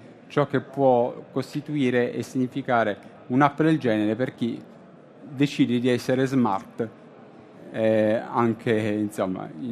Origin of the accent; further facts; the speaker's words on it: Bari, Apulia, Italy; io sono di Bari